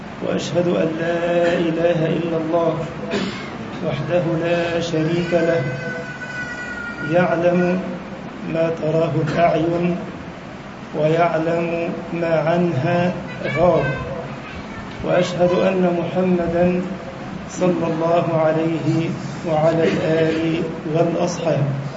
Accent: Egypt; اللهم أمن بلدنا مصر يا رب العالمين وسائر بلاد المسلمين.

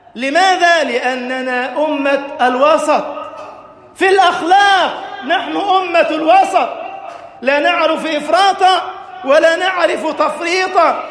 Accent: Egypt; اللهم اجعل بلدنا مصر أمنا أمانا

